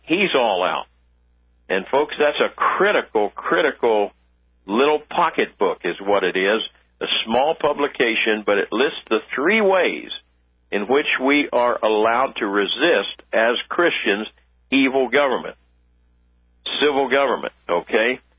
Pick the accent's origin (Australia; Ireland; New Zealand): Ireland; I'm an Irishman myself, and I get enjoyment out of Irish jokes.